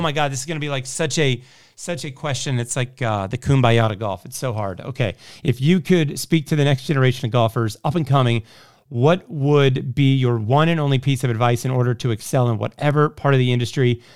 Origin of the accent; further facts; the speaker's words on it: Indianapolis, Indiana, United States; And then I'm from Indianapolis.